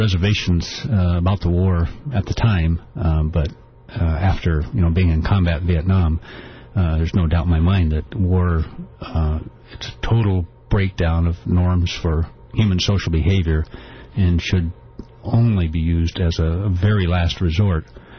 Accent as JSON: {"language": "English", "town": "Sunnyvale", "region": "California", "country": "United States", "tie": "born or raised there", "also_born_or_lived": "San Jose", "lives_now": "Sacramento, United States", "said": "I was born in San Jose in what was then the Silicon Valley and grew up there in Sunnyvale"}